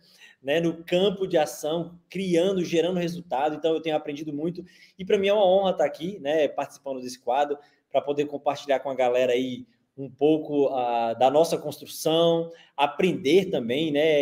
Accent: São Romão, Minas Gerais, Brazil; eu sou bem do interiorzão de Minas. São Romão, vim do norte de Minas, cidadezinha de 10 mil habitantes.

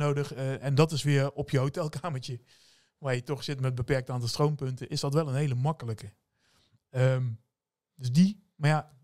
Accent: Netherlands; zijn we Nederlanders voor.

